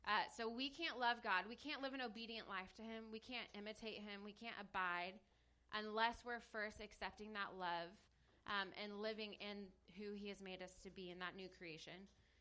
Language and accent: English; United States; Excuse you. I'm American.